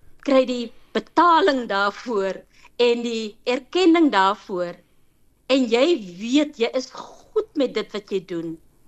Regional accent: Springbok, Northern Cape, South Africa; Ek is oorspronklik van Springbok. Ek het groot geword in Springbok. So vir my is die huis.

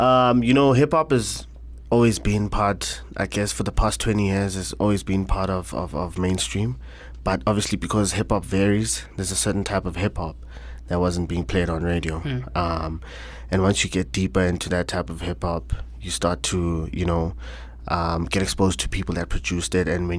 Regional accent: Soweto, Gauteng, South Africa; man, is just a normal kid from the hood, born and raised in Soweto, Orlando West, to be specific. Spent most of my life there.

